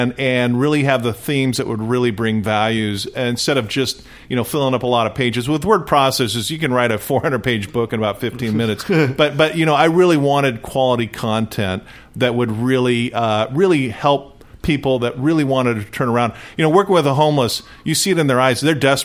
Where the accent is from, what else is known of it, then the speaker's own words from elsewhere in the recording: Fullerton, California, United States; You know, I grew up in Fullerton.